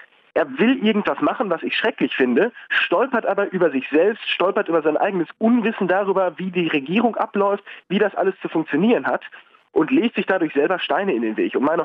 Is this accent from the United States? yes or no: yes; United States; Mir als Amerikaner geht's nicht so gut.